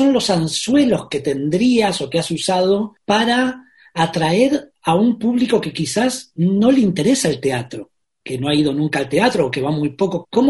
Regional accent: Argentina; Si bien mi acento tapatío los hará confundir y pensarán que yo soy de Guadalajara, no lo soy, soy de Argentina.

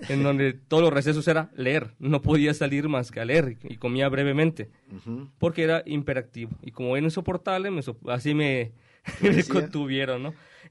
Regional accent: Guadalajara, Jalisco, Mexico; Soy de aquí de Guadalajara

